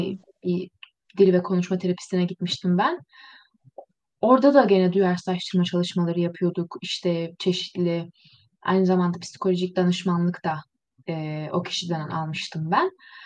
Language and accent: Turkish; Istanbul, Turkey; 22 yaşındayım. Türk-Alman Üniversitesi Hukuk Fakültesi öğrencisiyim. İkinci sınıfım şu anda. Doğma büyüme İstanbulluyum.